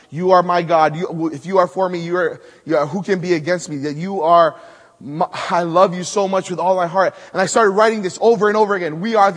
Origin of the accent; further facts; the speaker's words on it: Maui, Hawaii, United States; Growing up on Maui, I was really sheltered.